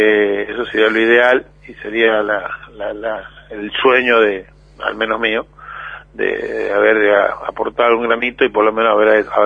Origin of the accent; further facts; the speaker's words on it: Comodoro Rivadavia, Chubut, Argentina; Ustedes bien saben que yo soy de Comodoro Rivadavia.